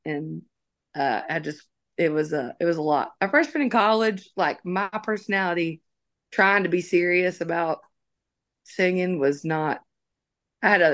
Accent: Alabama, United States; because I'm from Alabama. It's undeniably country in a way because that's who I am and what I grew up listening to and what I was around.

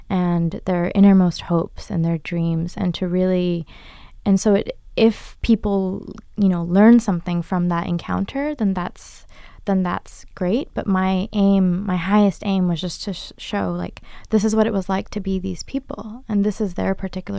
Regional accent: California, United States; I grew up in the Bay Area.

